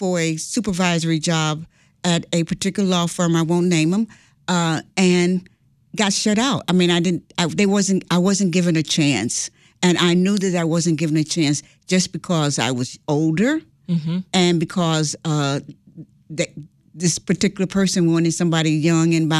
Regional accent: Chicago, Illinois, United States; I grew up in Chicago and I grew up in a housing project.

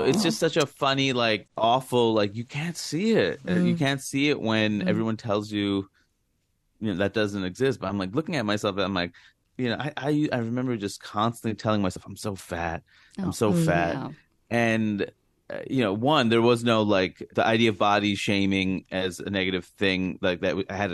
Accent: South India, India; I'm South Indian. We speak Telugu in our part of Southern India. And, you know, I don't speak it fluently. I understand enough, but not enough to really have a complicated conversation

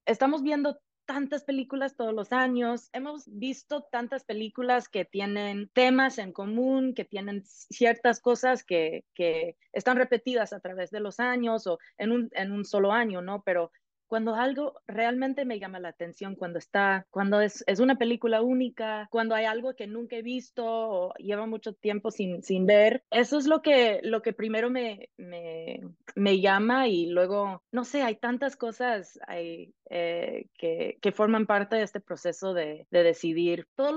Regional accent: Colorado, United States; Spanish is a second language; yo empecé a aprender como a los 11 años. Yo soy de Colorado y yo fui a una escuela bilingüe

